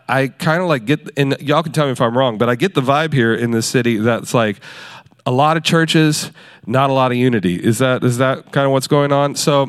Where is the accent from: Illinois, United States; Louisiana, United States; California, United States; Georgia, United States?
Louisiana, United States; Baton Rouge; he was actually like an hour from my hometown in a place I grew up in, Baton Rouge, Louisiana, at a church I used to go to all the time.